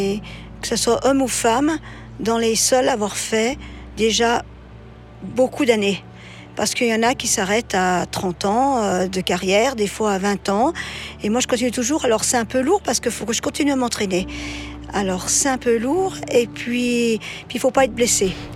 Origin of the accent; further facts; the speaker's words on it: Chamonix, Auvergne-Rhône-Alpes, France; born there; je suis née à Chamonix et mes ancêtres étaient tous des montagnards ou des chasseurs ou de cristalliers, ou voire des guides.